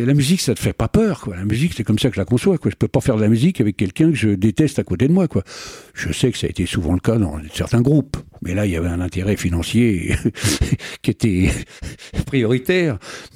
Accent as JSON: {"language": "French", "town": "Paris", "region": "Île-de-France", "country": "France", "tie": "born there", "said": "parce que moi je suis né à Paris"}